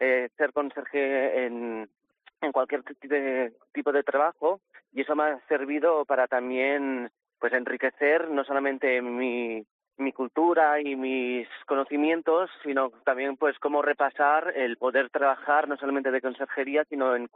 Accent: Barcelona, Catalonia, Spain; now in Palencia, Spain; He trabajado en Barcelona, porque yo soy de Barcelona.

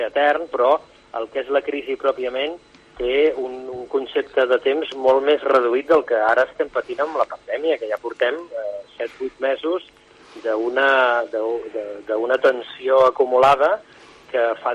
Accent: Catalonia, Spain; jo que sóc de l'Alt Empordà

